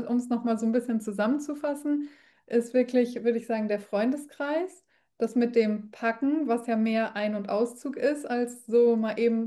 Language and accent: German; Paderborn, North Rhine-Westphalia, Germany; now in Berlin, Germany; noch in meiner richtigen Heimat in Paderborn, also wo ich groß geworden bin